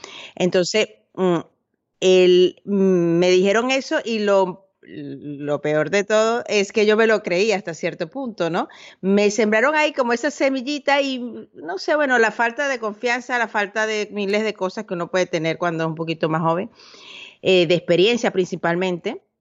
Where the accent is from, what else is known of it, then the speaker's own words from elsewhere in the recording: Venezuela; moved away as an adult; now in Spain; Yo soy de Venezuela y en esa fecha yo estaba, porque bueno, me iba a mudar a España.